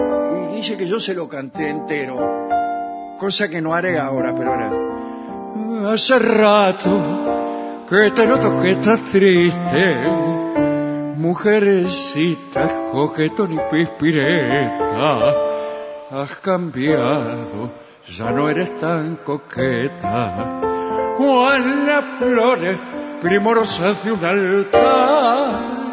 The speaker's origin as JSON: {"language": "Spanish", "region": "Córdoba", "country": "Argentina", "lives_now": "Los Andes, Chile", "said": "un cordobés, viviendo en los Andes, Chile."}